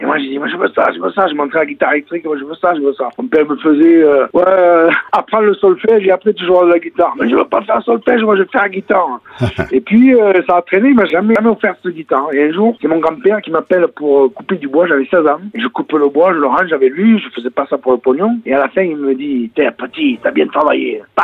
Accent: Mazamet, Occitanie, France; also born or lived in Castres; Je suis né à Castres. J'ai grandi jusqu'à l'âge de 11 ans à Mazamet.

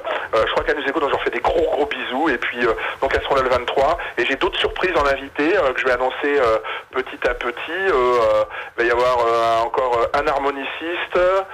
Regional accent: Île-de-France, France; Moi, je suis originaire du Val d'Oise, hein, là-bas, faut le savoir.

